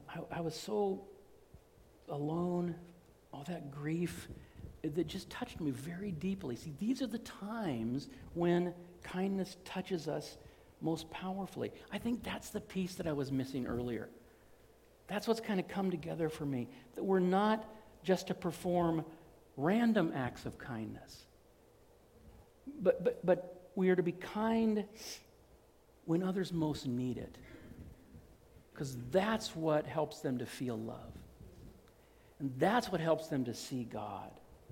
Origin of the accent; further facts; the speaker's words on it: California, United States; because I was from California. That stuff doesn't happen in California.